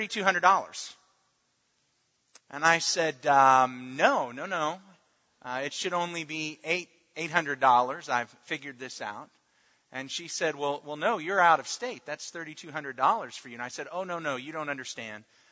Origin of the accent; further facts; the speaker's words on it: Arkansas, United States; but unfortunately, my home state is Arkansas. And so that's where I was going.